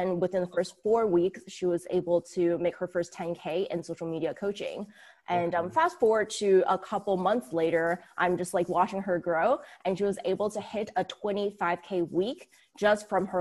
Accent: Canada; now in United States; I'm still working at the tech company, and it's mainly because I'm Canadian and I'm here with a work visa, and I just bought my house last year.

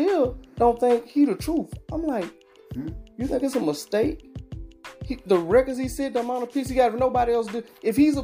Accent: Alexandria, Louisiana, United States; we both from Louisiana, but you from BR, I'm from Alexandria.

